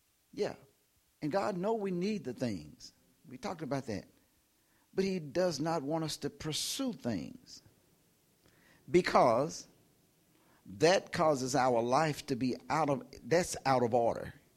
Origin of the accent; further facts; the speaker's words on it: United States; We grew up in America, and we don't have kings in America.